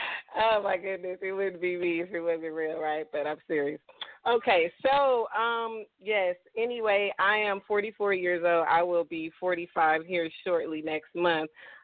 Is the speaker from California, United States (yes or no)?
yes; Los Angeles, California, United States; moved away as an adult; also born or lived in Compton / Long Beach / Hawaii; I was born in Compton, California, raised in South Central, lived in Long Beach most of my adult life before I left California, which was in 2001.